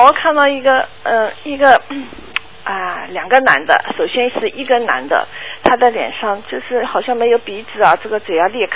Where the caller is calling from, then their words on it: Melbourne, Victoria, Australia; 我从墨尔本打过来给你。